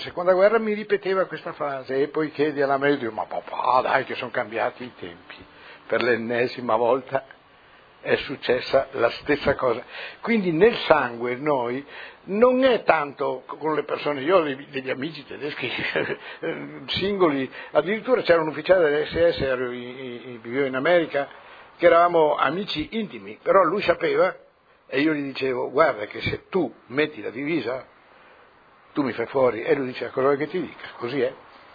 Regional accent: Feltre, Veneto, Italy; Io sono di Feltre, la mia famiglia di Feltre, da generazioni e generazioni. E la caratteristica di Feltre, essendo provincia di Belluno

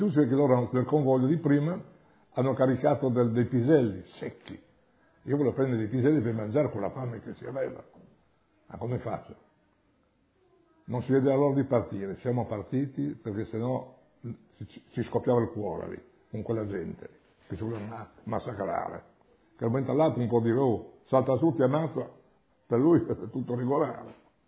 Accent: Friuli-Venezia Giulia, Italy; Dopo Cividale siamo passati nel mio paese, alle Manzacco, siamo passati.

